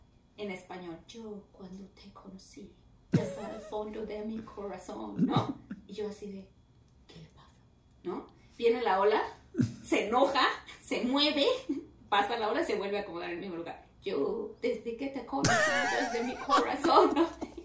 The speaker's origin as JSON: {"language": "Spanish", "country": "Mexico"}